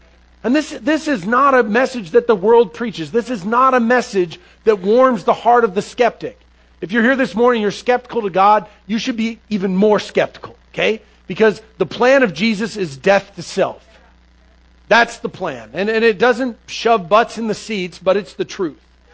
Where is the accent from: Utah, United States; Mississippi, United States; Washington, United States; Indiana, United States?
Washington, United States; Seattle; I grew up in Seattle, and the city is not the city that I grew up in.